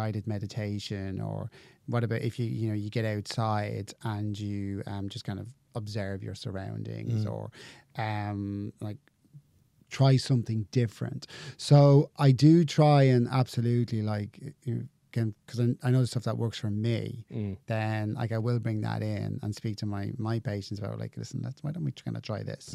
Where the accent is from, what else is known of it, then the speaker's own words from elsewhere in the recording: Dublin, Leinster, Ireland; I think because I grew up in Dublin, like bad weather was just like